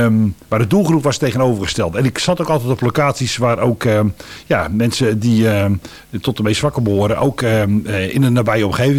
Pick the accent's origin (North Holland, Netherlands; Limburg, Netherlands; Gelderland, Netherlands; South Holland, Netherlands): South Holland, Netherlands; Alphen aan den Rijn; also born or lived in Zeeland; now in Moerkapelle, Netherlands; Nee, van origine kom ik uit Alphen aan de Rijn. Daar ben ik opgegroeid.